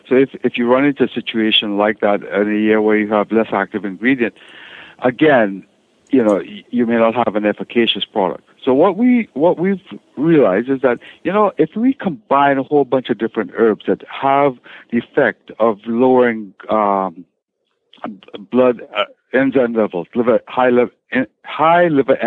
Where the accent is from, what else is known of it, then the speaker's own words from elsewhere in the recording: Trinidad & Tobago; I'm from Trinidad originally.